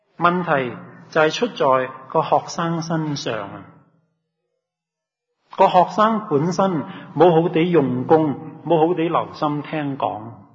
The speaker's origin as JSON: {"language": "Cantonese", "country": "Hong Kong", "tie": "born there", "said": "我是广东人，在香港出世"}